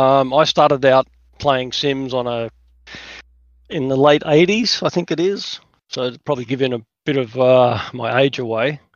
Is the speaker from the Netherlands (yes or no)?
no; Australia; Yeah, I'm an Aussie. I live on the south coast of New South Wales, right by the beach, so it's a pretty nice place to live.